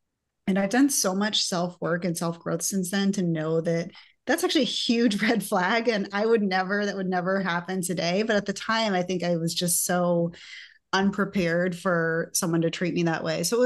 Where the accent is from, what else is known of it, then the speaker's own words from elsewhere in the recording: Michigan, United States; also born or lived in China; now in Chicago, United States; I originally grew up in Michigan. After Michigan, I lived in China for 2 years. And then I've been in the Chicago area since 2005.